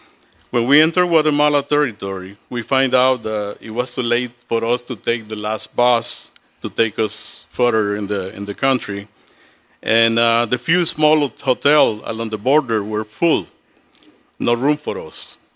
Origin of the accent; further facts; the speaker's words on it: Nicaragua; We are originally from Nicaragua, Central America.